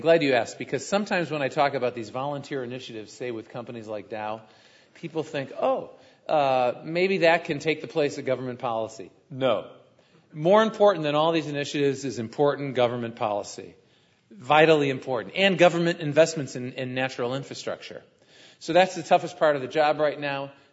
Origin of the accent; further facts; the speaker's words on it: Cleveland, Ohio, United States; I grew up in Cleveland, Ohio.